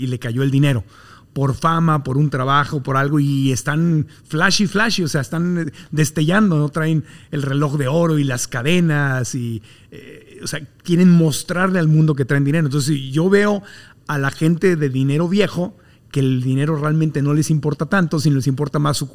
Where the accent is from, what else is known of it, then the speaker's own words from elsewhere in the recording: Tijuana, Baja California, Mexico; now in Monterrey, Mexico; la relación que tiene un tijuanense como yo, en el mundo en que yo nací, en Tijuana, con el dinero